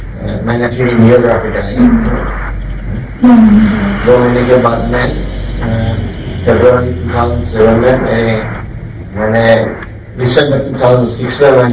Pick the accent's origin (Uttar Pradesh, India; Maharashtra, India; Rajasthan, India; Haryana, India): Maharashtra, India; Mumbai; मैं मुंबई का रहने वाला हूँ